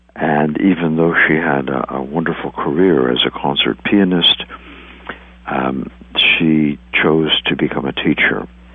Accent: France; now in United States; I grew up in France in private boys' schools run by the Catholics, Catholic Church.

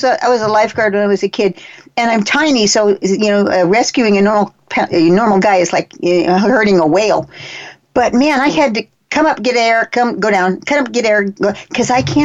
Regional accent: Galveston, Texas, United States; But the guy was a Texan, too. So he's from Houston. I'm from Galveston.

